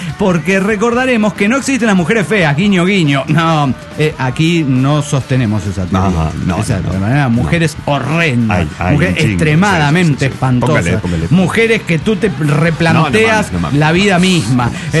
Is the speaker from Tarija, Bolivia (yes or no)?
yes; Tarija, Bolivia; Soy el cachorro de Tarija, Bolivia.